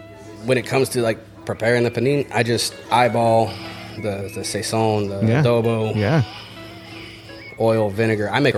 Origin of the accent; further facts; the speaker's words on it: Virginia, United States; You know, I'm from Virginia. That's where Five Guys started, speaking of burgers.